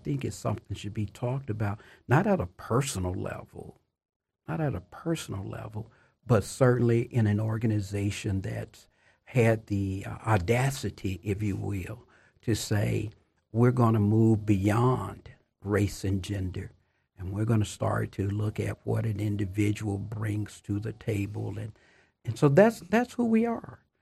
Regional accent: Chattanooga, Tennessee, United States; It was a segregated world. I went to public school. I never went to an integrated public school.

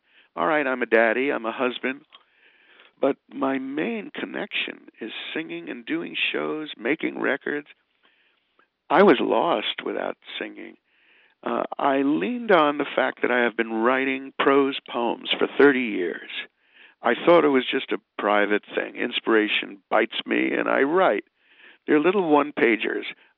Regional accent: New York, United States; I'm a New Yorker that has so much stimulation that to have quiet and to read is more a pleasure than to hear music.

